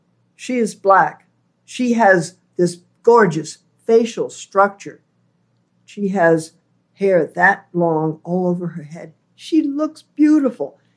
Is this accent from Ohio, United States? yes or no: yes; Cleveland, Ohio, United States; born there; I was born in Ohio, Cleveland, and 3 years later, my mother and father were born in New York.